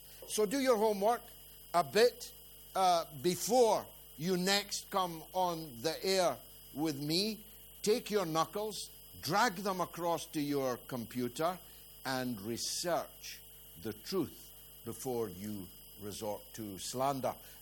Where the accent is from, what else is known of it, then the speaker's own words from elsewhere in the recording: Scotland, United Kingdom; You don't have the power, the right, to decide whether or not I am Scottish.